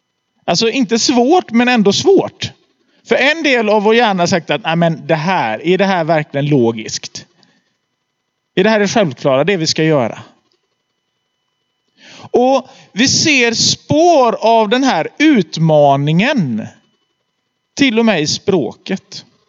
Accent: Gothenburg, Västra Götaland County, Sweden; Jag är göteborgare till kropp, själ och ande.

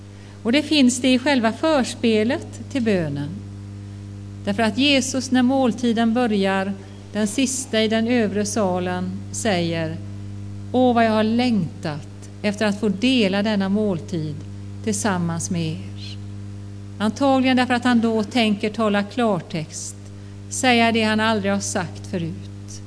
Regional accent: Marstrand, Västra Götaland County, Sweden; när jag satt vid hamnen ute på Marstrand där jag är född och uppvuxen

